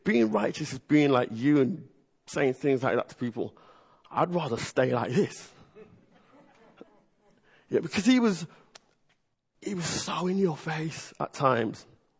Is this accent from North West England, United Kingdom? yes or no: yes; Liverpool, North West England, United Kingdom; In the fact that I grew up in Liverpool, and I used to almost, I mean, I grew up in the church